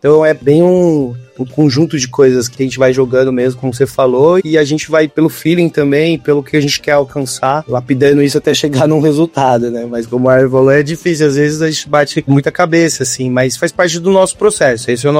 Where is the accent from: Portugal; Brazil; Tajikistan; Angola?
Brazil; Mogi das Cruzes, São Paulo; Eu sou natural de Mogi das Cruzes. E aí lá, desde moleque, assim, participando de projetos musicais, compondo